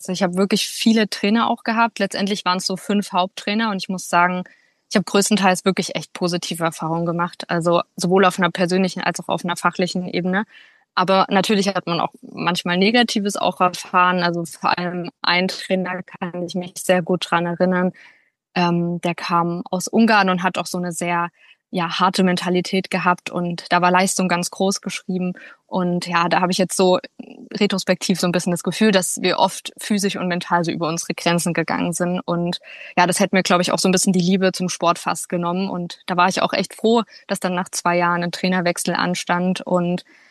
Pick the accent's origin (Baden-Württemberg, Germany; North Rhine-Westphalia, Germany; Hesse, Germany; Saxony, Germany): Saxony, Germany; Plauen; born there; ich komme gebürtig aus Plauen, also Vogtland, auch so die Ecke Sachsen